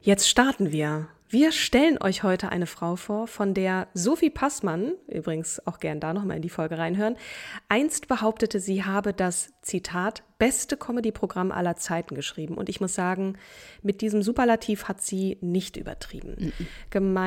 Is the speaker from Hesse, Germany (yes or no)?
no; Hamburg, Germany; also born or lived in Berlin; Ich habe noch ein bisschen Abschiedsschmerz in den Knochen auch von Berlin, die Stadt, in der ich so lange gelebt habe. Und jetzt dann Hamburg, meine alte Heimat, in der ich sehr lange auch nicht war oder gewohnt habe, zumindest mit Sack und Pack.